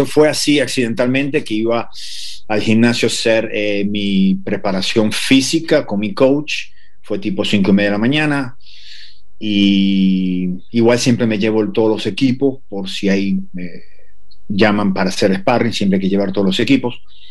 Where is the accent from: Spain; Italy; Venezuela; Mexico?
Venezuela; Caracas, Capital District; la zona donde yo me crié, en Caracas, Venezuela, en el barrio del Bosque.